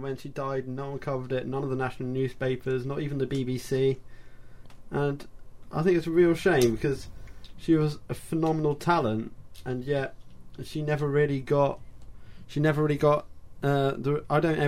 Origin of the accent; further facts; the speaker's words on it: Athens, Attica, Greece; because she would have been defending the title in Athens, which is my hometown. That, in a sense, that's where I was born.